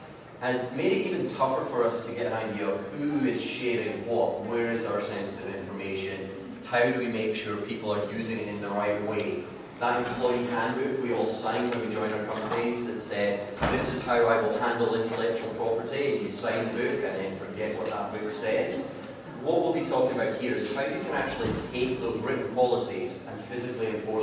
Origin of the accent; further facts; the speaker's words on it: Scotland, United Kingdom; but don't worry, I'm Scottish.